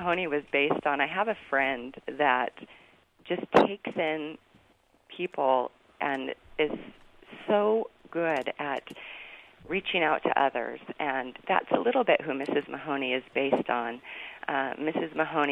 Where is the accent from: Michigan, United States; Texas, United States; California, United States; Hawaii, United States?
California, United States; now in Utah, United States; As I said, I grew up with a single mom. I grew up in California. I've been in Utah just about 10 years. And so as an adult, we moved here for my husband's work. But I grew up and got married in California.